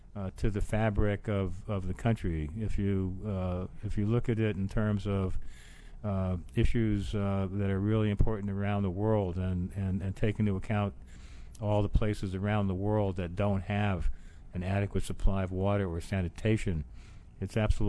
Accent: New York, United States; I grew up in Manhattan on the Lower East Side, didn't have much growing up.

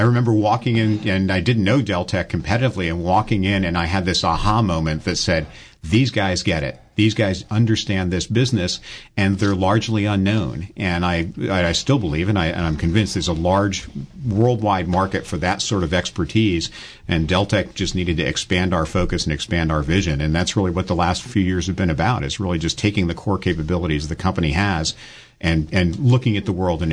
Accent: Brooklyn, New York, United States; also born or lived in California; Long ago and far away, I'm from Brooklyn, Mark.

